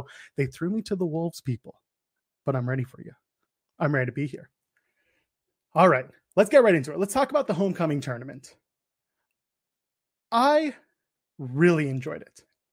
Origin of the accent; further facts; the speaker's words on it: Canada; because shout out to me, the Canadian boy. I am a Canadian boy.